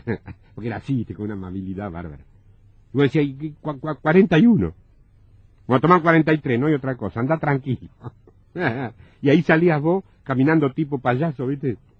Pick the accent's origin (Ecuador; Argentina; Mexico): Argentina; Si yo me voy a vivir a Alemania, sigo siendo argentino.